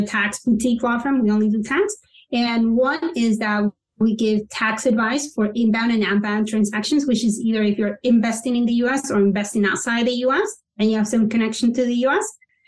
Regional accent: Panama; I'm from Panama, so we all have investments abroad and we all have things that we do abroad.

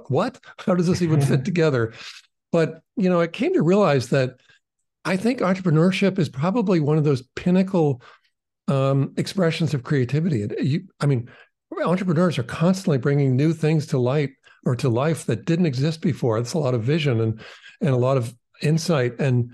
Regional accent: New England, United States; And I grew up in New England, where and we, I became part of the town's fife and drum corps.

